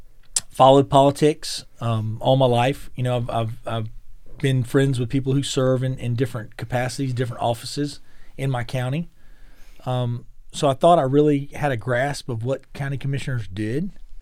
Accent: the South, United States; But growing up in the South, you know, everybody who was older than you was either sir or ma'am or aunt or uncle.

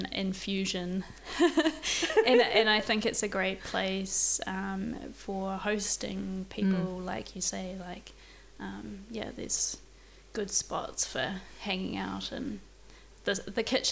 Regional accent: Waikato, New Zealand; also born or lived in Tokoroa / Wellington / Auckland; I was born in Tokoroa. And was raised in the Waikato, and have lived mostly in the Wellington region, with a sort of 5-year stint in Auckland

